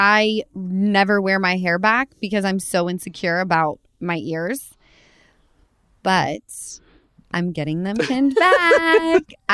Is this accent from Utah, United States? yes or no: yes; Utah, United States; Yeah, because we're from Utah.